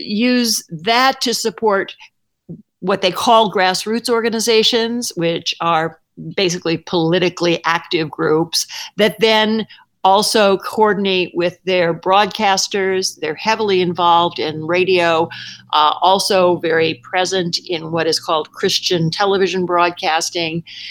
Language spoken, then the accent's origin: English; Oklahoma, United States; particularly Texas, Louisiana, and Oklahoma, which is my home state.